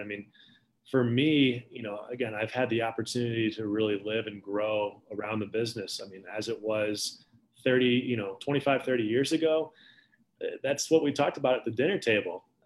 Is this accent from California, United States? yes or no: no; Chicago, Illinois, United States; Born and raised in Chicago. My family and I run a wealth management firm just outside of the city.